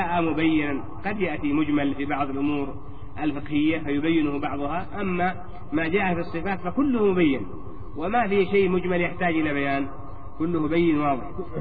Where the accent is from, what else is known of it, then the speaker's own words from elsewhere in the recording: Yemen; وعندنا في اليمن